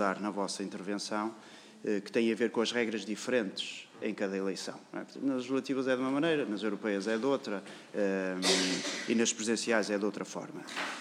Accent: Portugal; Também somos portugueses

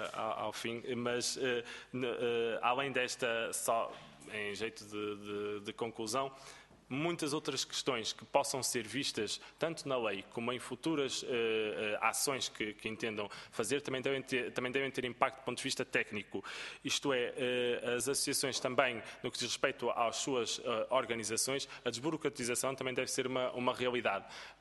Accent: Norte, Portugal; O Alto Minho, de onde eu sou, não tem as mesmas necessidades do que tem o Algarve.

